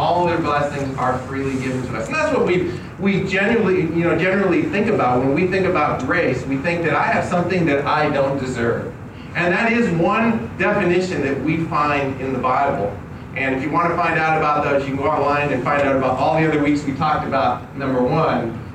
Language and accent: English; California, United States; we're from California, so we have deserts out there, and we can see a lot of cactus.